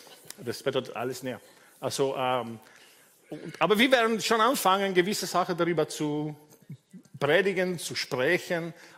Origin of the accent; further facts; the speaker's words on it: Vienna, Austria; als Wiener ist das ganz wichtig, wir leben so zerstreut.